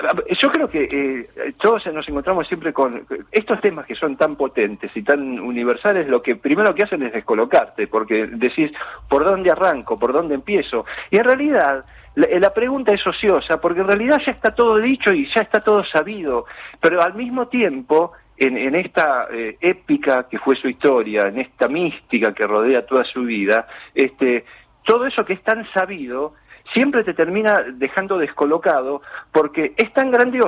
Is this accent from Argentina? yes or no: yes; Argentina; nos pertenece porque somos argentinos